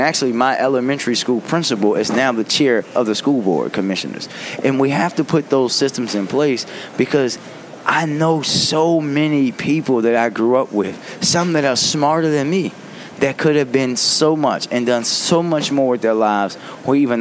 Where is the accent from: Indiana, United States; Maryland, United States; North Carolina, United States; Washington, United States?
Maryland, United States; Baltimore; I survived growing up in Baltimore in the 90s, right?